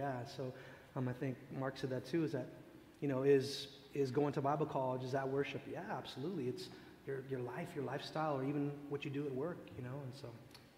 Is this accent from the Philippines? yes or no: yes; Philippines; first language Tagalog; English is a second language; I know that's not Tagalog, which is my native language. That's not English.